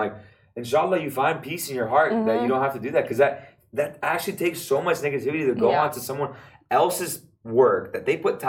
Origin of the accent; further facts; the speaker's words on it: United States; I am Arab American, but the Arab comes first. It's just how it is, you know? My identity, I grew up in the States. Part of my identity is the States.